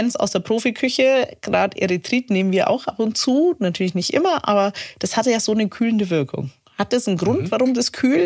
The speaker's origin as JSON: {"language": "German", "town": "Rottenbuch", "region": "Bavaria", "country": "Germany", "said": "Ja, bei uns in Rotenbuch, also da, wo ich herkomme, das ist ja ein Imker nach dem anderen."}